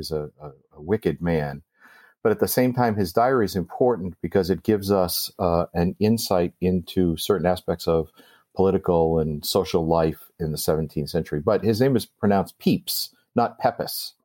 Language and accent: English; Massachusetts, United States; And before that, I was a church planting pastor in my hometown in Massachusetts.